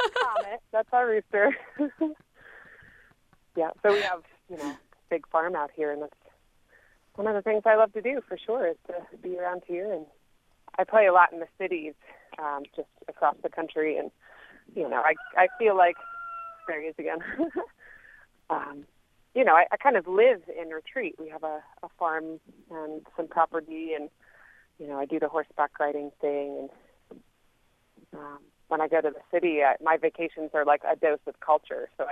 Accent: Massachusetts, United States; I grew up in Massachusetts. Most of my family is from New Hampshire, so it has a really similar vibe to New Hampshire, actually.

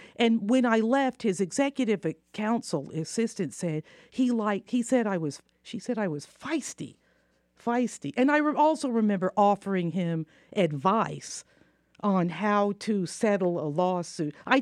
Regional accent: Savannah, Georgia, United States; I liked Savannah. My father liked Savannah. I actually felt more comfortable in Savannah.

